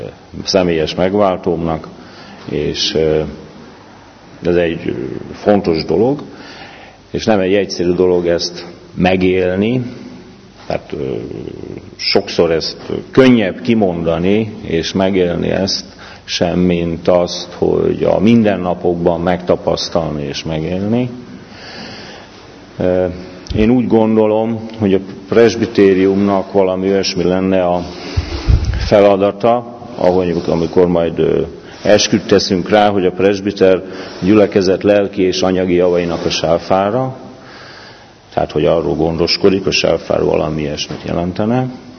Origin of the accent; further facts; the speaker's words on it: Pomáz, Pest, Hungary; itt születtem Pomázon, ebben a gyülekezetben élek, ide tartozok, itt kereszteltek, itt konfirmáltam